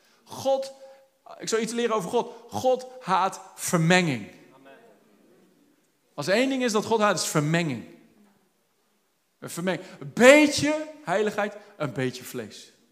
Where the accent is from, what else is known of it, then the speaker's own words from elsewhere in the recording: Netherlands; We zijn soms als Hollanders, hè